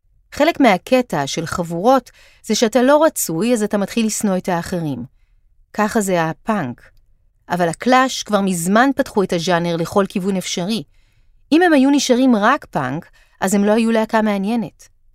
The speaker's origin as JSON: {"language": "Hebrew", "town": "Holon", "region": "Tel Aviv District", "country": "Israel", "said": "אני יליד 69 ומחולון"}